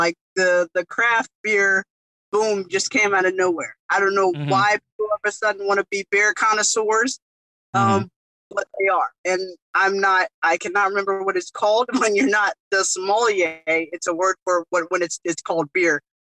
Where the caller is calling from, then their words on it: Norfolk, Virginia, United States; Norfolk, Virginia.